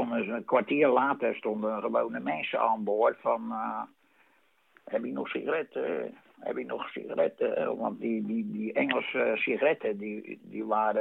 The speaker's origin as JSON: {"language": "Dutch", "town": "Vlaardingen", "region": "South Holland", "country": "Netherlands", "said": "Want ik kom uit Vlaardingen, dat is officieel. En dat is in Aringstad."}